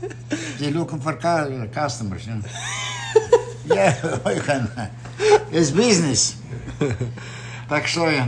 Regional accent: Bessarabia, Moldova; English is a second language; We came home from Ukraine to Moldavia. We lived in Moldavia, Bessarabia. The house was destroyed.

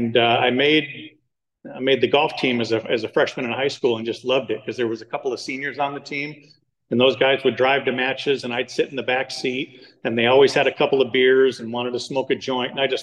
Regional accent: Yorba Linda, California, United States; And so growing up in Yorba Linda, you know, we had, it seemed like everybody on the street

